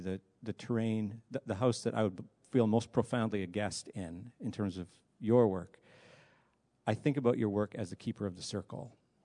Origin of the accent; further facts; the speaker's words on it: Canada; I think of you and I both as Canadians, but I think of myself as a Canadian